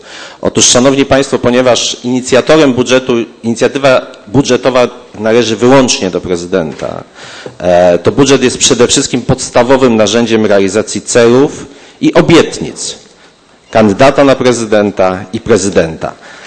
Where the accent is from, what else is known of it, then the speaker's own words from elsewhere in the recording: Poznań, Greater Poland Voivodeship, Poland; składaliśmy poprawki indywidualnie jako poznaniacy